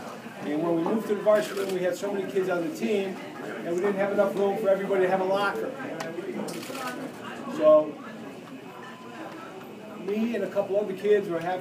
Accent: Derby, United States; I was born and raised in Derby, and I am a 1969 graduate of Derby High School.

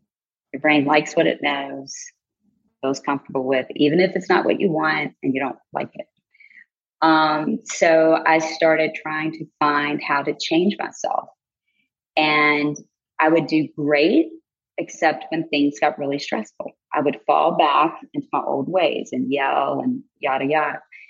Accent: Virginia, United States; Well, I grew up in Virginia, like I said, the youngest of six kids.

